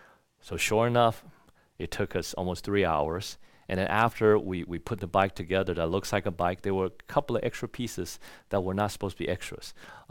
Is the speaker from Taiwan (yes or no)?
yes; Taiwan; now in United States; I grew up in Taiwan, and I found that there was a lot of things that were not were ugly or were not pleasant or I did not like in my own culture.